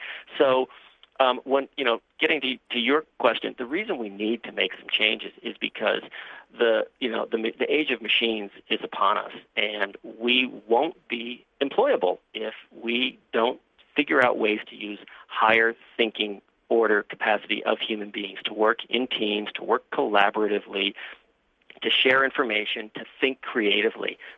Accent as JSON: {"language": "English", "region": "New York", "country": "United States", "moved": "yes", "lives_now": "Australia", "said": "you probably talk about my accent. I'm actually originally from over there, from New York, but I've been in Australia for a better part of a couple of decades."}